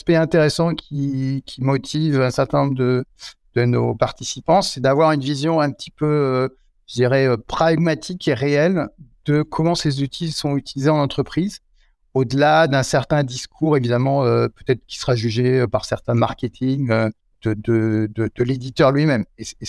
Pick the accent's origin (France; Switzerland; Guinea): France; nous sommes des Frenchies bien français.